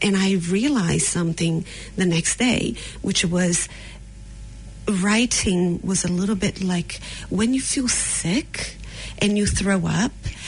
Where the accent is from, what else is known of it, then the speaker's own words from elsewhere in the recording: Brazil; I'm originally from Brazil, so I'm really far away from all my family.